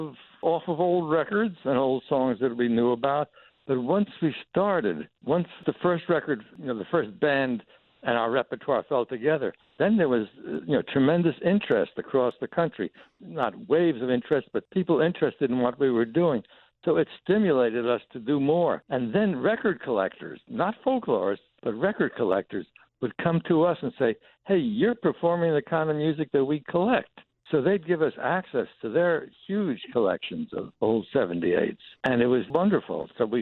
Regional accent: New York City, New York, United States; I grew up in Queens.

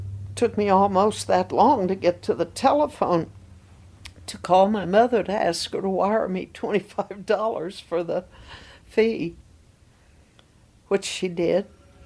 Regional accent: Tulsa, Oklahoma, United States

